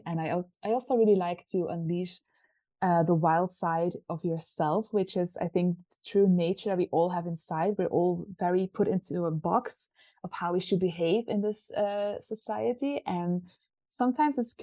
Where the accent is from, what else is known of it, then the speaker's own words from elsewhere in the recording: Belgium; Okay, so I'm from Belgium originally. And I still live in Belgium.